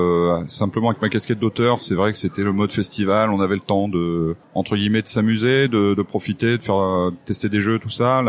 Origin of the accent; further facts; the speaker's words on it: Hauts-de-France, France; Non, moi, je viens du Nord à la base, pas très loin de la Marne et tout ça.